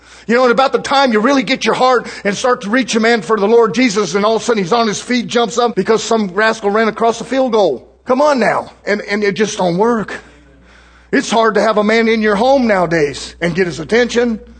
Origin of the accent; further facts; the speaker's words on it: United States; born there; Yeah, I'm thankful I was born in America.